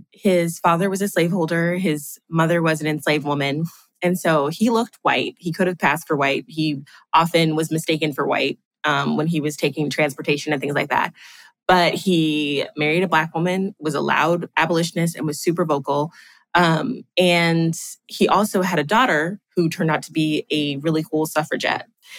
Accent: Texas, United States; But Texas is my favorite because I'm from Texas

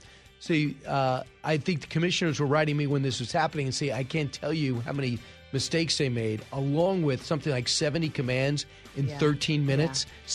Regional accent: New York, United States; where I grew up on Long Island

